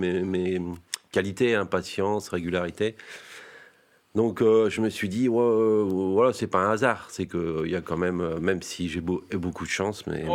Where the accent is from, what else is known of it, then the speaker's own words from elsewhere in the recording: Abbeville, Hauts-de-France, France; je suis un amateur, je viens d'Abbeville.